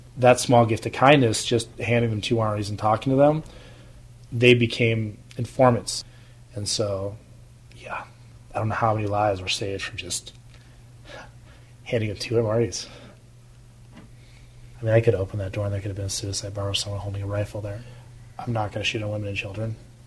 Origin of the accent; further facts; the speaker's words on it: West Virginia, United States; also born or lived in Houston, Texas / Corvallis, Montana; I was born in Houston, Texas, I should start. Spent most of my childhood in West Virginia with my grandparents until they passed away. I graduated high school from Corvallis, Montana.